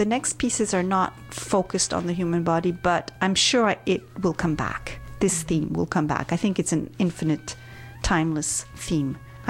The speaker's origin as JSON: {"language": "English", "region": "Lisbon", "country": "Portugal", "tie": "born or raised there", "said": "link up in a more permanent way with my hometown, Lisbon, in Portugal."}